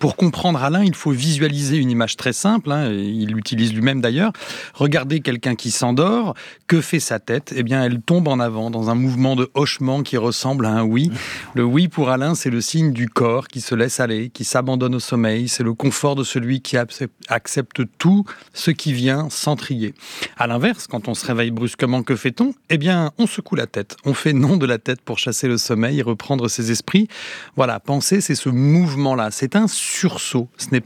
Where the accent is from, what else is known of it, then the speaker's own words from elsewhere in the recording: France; Je suis français